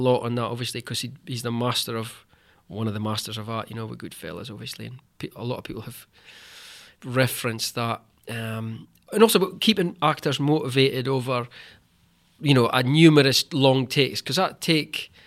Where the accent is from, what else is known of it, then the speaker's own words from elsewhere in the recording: Peterhead, Scotland, United Kingdom; I'm from Peterhead in Aberdeenshire. It doesn't really happen.